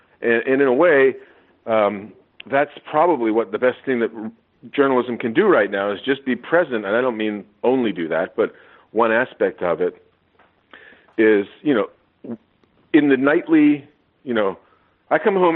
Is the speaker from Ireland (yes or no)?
no; Canada; now in United States; as a Canadian, an expat Canadian living in America